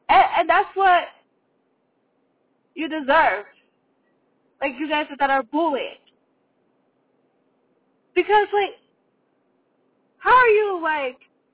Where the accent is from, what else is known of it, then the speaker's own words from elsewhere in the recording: Montreal, Quebec, Canada; I am a nobody from Montreal. Okay? I am a nobody from Canada.